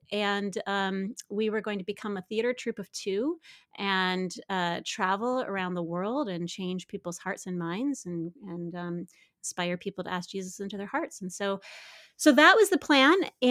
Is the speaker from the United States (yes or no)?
yes; Midwest, United States; I grew up in the Midwest